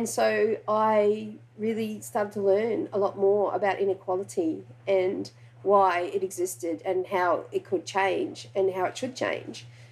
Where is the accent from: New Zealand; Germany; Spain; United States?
New Zealand; now in Australia; growing up in New Zealand, I had a lot of friends who were Maori and who were Polynesian.